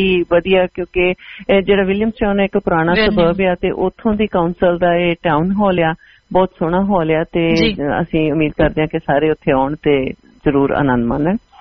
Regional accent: Punjab, India; ਕਿਉਂਕਿ ਜਿਹੜੇ ਅਸੀਂ ਪੰਜਾਬ ਤੋਂ ਆਉਂਦੇ ਹਾਂ

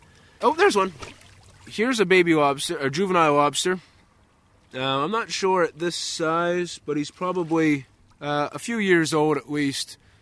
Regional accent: Long Island, Maine, United States; I grew up lobstering in Long Island, Maine, which is in Casco Bay, off of Portland. And so I started lobstering when I was 10 years old.

